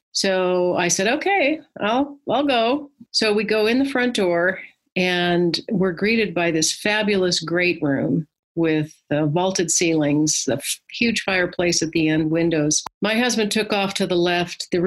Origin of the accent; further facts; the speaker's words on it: Montana, United States; now in Prescott, United States; I grew up in Montana, so I'm kind of a mountain, foresty, woodsy kind of girl. Prescott offered all of that without the cold and winter of Montana.